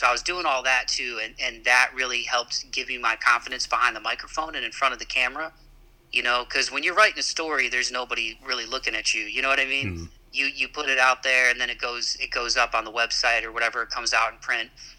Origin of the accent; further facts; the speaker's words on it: Toledo, Ohio, United States; I'm originally from Ohio, like you. Grew up in Toledo, and ever since I was a kid, I loved sports and music.